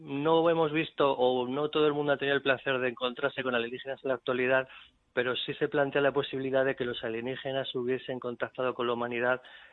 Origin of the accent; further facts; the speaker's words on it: Madrid, Community of Madrid, Spain; now in Murcia, Spain; yo como madrileño residente en Murcia por trabajo